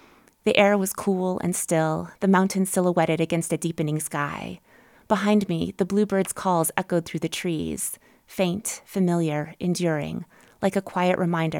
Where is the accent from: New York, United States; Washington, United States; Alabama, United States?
Alabama, United States; the small red birds I love from my home state of Alabama.